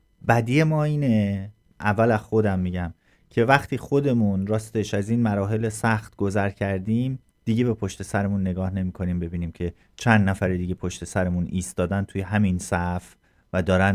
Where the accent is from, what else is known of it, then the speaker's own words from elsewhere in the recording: Iran; حداقل ما که ایرانی هستیم